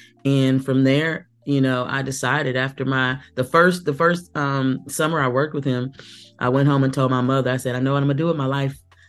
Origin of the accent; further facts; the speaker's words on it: Norman, Oklahoma, United States; also born or lived in Muskogee, United States; I was born in Muskogee, Oklahoma. We moved to Norman, Oklahoma when I was in middle school. And so that's where I primarily grew up, in Norman.